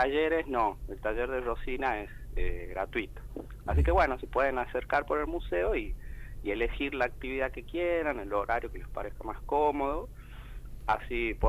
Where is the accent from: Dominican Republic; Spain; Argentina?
Argentina; como argentinos.